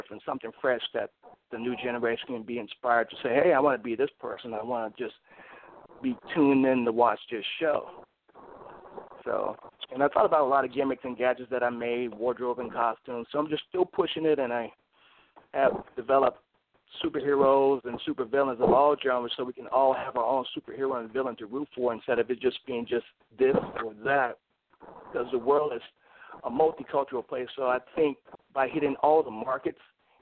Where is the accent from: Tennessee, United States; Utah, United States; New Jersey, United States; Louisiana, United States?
Tennessee, United States; Memphis; now in California, United States; I'm actually from Memphis, Tennessee.